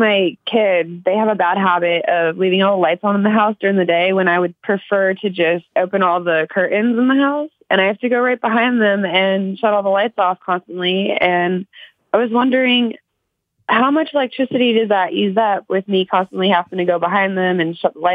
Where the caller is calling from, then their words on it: Kansas, United States; I'm calling from Kansas.